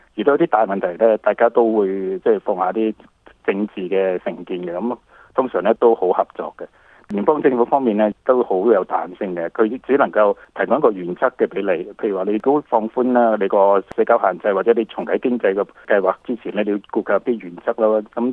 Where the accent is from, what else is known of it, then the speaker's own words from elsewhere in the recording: Canada; 咁目前嚟講，我哋加拿大人